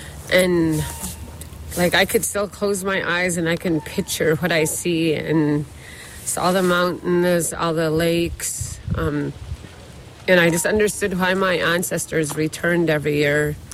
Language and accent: English; Fort Yukon, Alaska, United States; I am from Fort Yukon, Alaska.